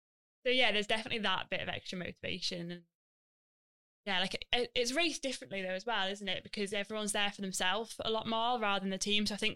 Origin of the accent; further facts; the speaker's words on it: North West England, United Kingdom; I'm from Cumbria